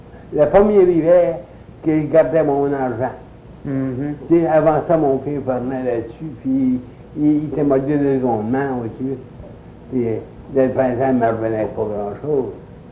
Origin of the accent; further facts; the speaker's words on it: Fort Kent, Maine, United States; Fort Kent.